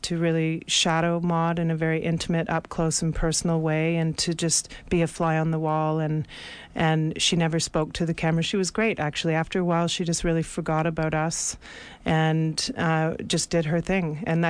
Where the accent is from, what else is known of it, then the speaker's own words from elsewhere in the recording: Canada; And as a Canadian